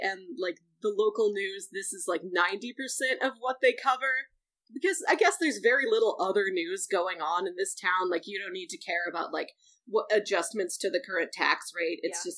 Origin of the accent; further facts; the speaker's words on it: St. Louis, Missouri, United States; it's not directly based on my hometown of St. Louis, but I know, like, this is the only place I've ever lived.